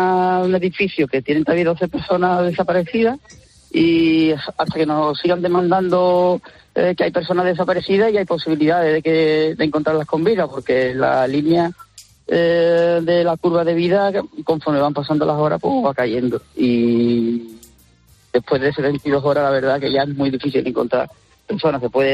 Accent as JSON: {"language": "Spanish", "town": "Villanueva del Ariscal", "region": "Andalusia", "country": "Spain", "said": "Yo, por ejemplo, soy de Villanueva de la Tiscal, de Sevilla, pero sí. Bueno, la profesión y donde ejerzo mi trabajo es en Huelva."}